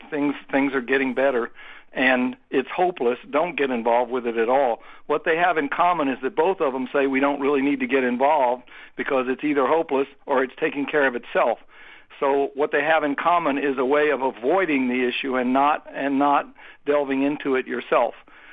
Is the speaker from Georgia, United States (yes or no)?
yes; Atlanta, Georgia, United States; The first mayor who came out against them was Ivan Allen, my mayor in Atlanta. I'm from Atlanta